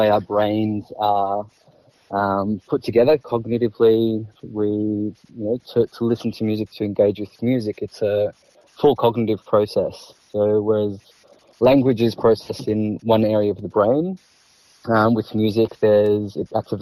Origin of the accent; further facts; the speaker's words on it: Melbourne, Victoria, Australia; Born and bred in Melbourne.